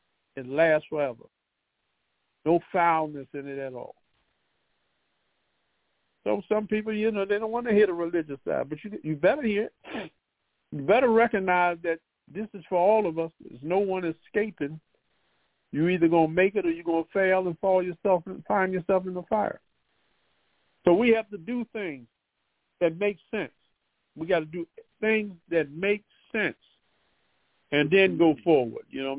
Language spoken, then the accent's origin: English; Philadelphia, Pennsylvania, United States; I remember growing up in South Philly, we grew up with those like pearl white looking steps, marble white, I would say.